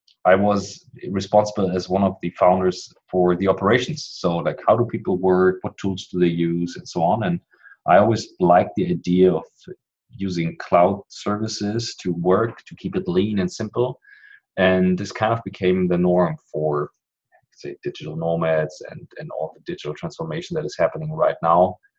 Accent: Germany; I'm an entrepreneur from Germany

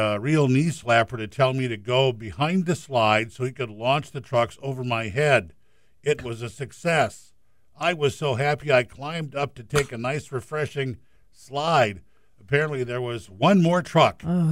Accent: Las Vegas, Nevada, United States; I grew up in Las Vegas in a 9-bedroom house with 8 kids and 4 adults.

